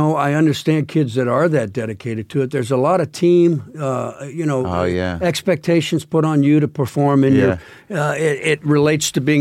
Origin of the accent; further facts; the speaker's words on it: Georgia, United States; I growing up in Georgia in the woods